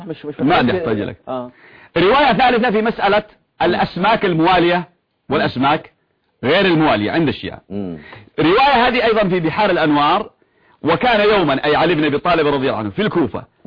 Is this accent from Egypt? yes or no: no; Yemen; عندنا في اليمن اسمه حبحب.